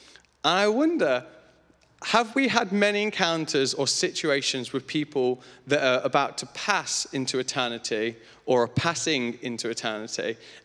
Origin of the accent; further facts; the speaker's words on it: Leicester, East Midlands, United Kingdom; accent: Leicester; I'm from Leicester. So I apologize for the horrendous accent, because nobody goes, oh, I'd like a Leicester accent.